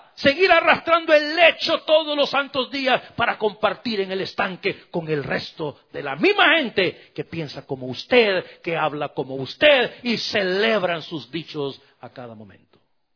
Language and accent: Spanish; El Salvador; allá en mi país